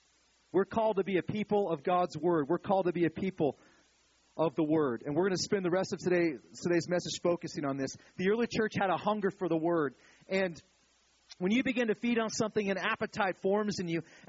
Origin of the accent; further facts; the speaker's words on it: California, United States; I'm from California, man. We eat salads and stuff.